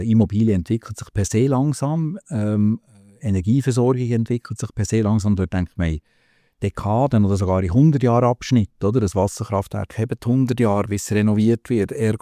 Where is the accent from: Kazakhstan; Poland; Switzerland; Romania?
Switzerland